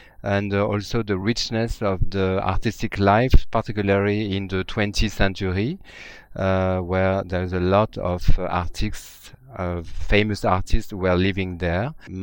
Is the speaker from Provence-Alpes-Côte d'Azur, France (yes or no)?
yes; Nice, Provence-Alpes-Côte d'Azur, France; English is a second language; I was born in Nice, where a lot of my French family, well, a lot of French family moved after the independence of Algeria, and it's where I grew up.